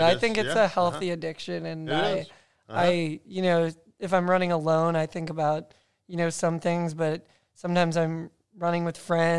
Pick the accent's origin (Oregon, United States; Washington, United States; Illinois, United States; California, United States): Illinois, United States; Chicago; growing up in Chicago, Chicago area, I guess I'll say, there's not as much natural beauty.